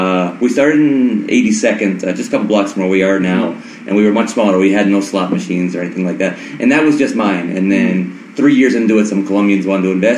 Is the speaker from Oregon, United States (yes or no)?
no; Rhode Island, United States; moved away as an adult; also born or lived in Boston; now in Bogota, Colorado, United States; I was born in Boston, grew up in Rhode Island.